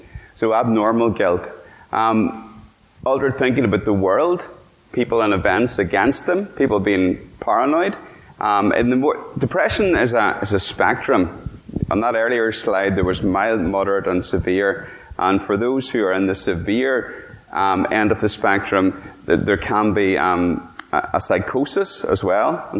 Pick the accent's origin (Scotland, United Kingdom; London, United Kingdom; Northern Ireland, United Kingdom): Northern Ireland, United Kingdom; When I was growing up in Tyrone, there was an expression on the TV